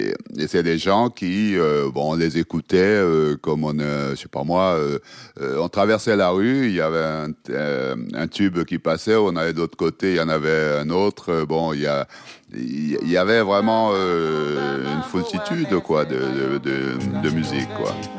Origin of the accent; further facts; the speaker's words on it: Douala, Littoral, Cameroon; Oui, je suis de Douala